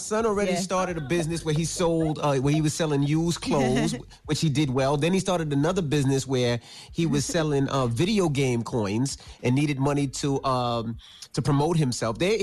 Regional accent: Queens, New York, United States; Like, you know, I'm from Queens. I didn't know anything about investing.

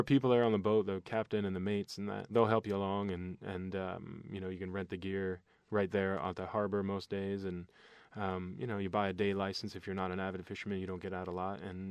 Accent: New Jersey, United States; I grew up in New Jersey, but I grew up on a dirt road, which most people don't believe, and we had a beautiful little watershed up the street from our house.

